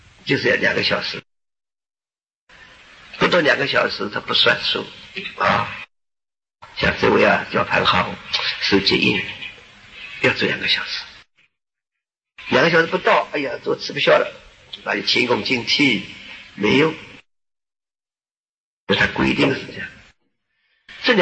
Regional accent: China; 像我们中国人说，哎呀，成千上万哦

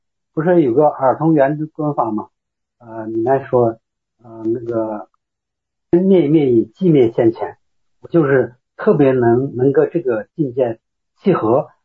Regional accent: Xi'an, Shaanxi, China; 我介绍一下吧，我是西安的

